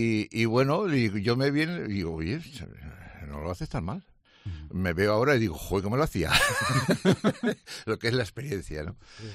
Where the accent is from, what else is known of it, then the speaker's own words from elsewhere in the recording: Spain; Soy el cocinero español más popular en redes sociales.